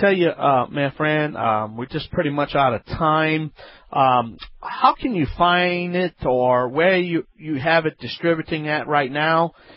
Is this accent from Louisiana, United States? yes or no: yes; Louisiana, United States; from the Bayou Land.